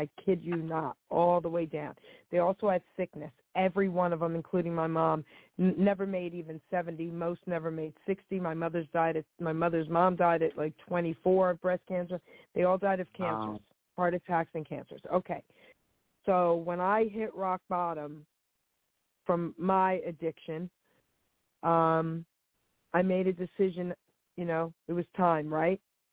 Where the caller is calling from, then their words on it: New Jersey, United States; Hey, my love … New Jersey.